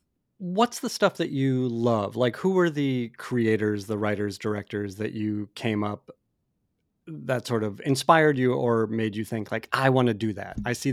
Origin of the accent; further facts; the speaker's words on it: Boston, Massachusetts, United States; Like, I grew up in Boston.